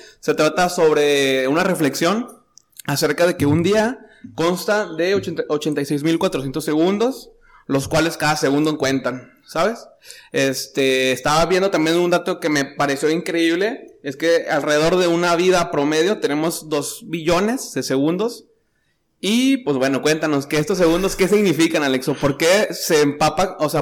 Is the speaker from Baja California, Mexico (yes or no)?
no; Torreón, Coahuila, Mexico; now in El Paso, United States; estamos acá en El Paso. Yo soy de Torreón